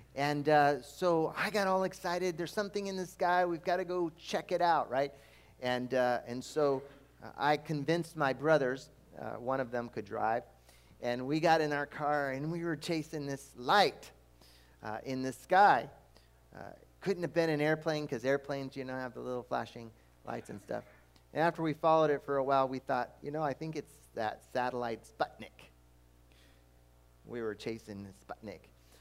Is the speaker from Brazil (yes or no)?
yes; Brazil; now in United States; Now, when I was growing up in Brazil, this gave me access to many star formations that you don't see here in the north.